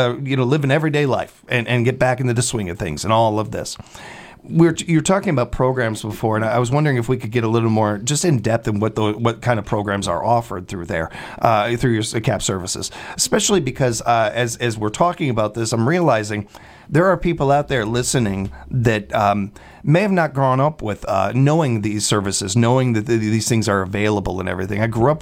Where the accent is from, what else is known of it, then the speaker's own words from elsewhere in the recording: Midwest, United States; It's one of the most beautiful things about being a Midwesterner.